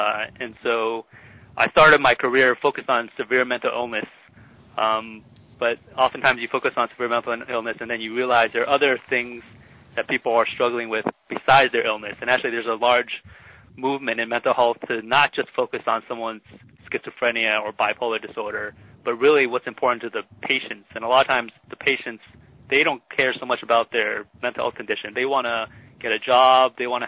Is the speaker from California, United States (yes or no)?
yes; California, United States; I did my undergraduate education in California. I grew up in California, and I went to a small liberal arts college called Pitzer College.